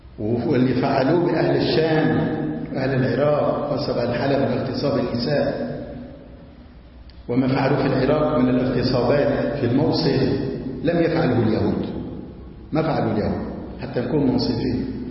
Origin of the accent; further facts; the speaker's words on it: Palestine; نحن بلدنا فلسطين محتلة